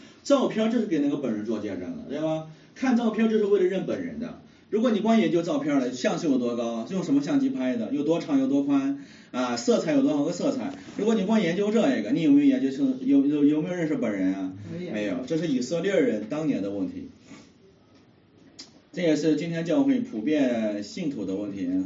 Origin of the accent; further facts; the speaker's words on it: Shanxi, China; 以前我因为我老家是山西的，我们山西的信徒呢，看圣经就困